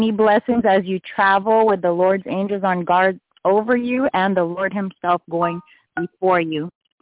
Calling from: Snellville, Georgia, United States; I'm calling from Snellville, Georgia today.

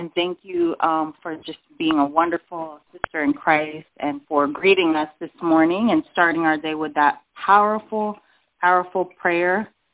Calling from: Snellville, Georgia, United States; I am calling from Snellville, Georgia, and it's just a wonderful day here

